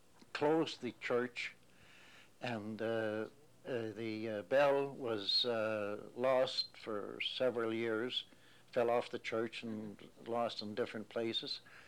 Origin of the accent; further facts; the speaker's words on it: Victoria Mines, Nova Scotia, Canada; as a youngster, and I grew up in Victoria Mines, it was more or less of a challenge. For several reasons, there was a French town